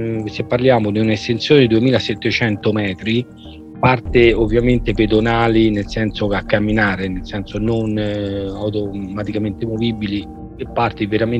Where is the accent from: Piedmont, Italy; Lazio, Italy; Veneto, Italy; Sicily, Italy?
Lazio, Italy; Rome; come non la conosciamo d'altronde noi che veniamo da Roma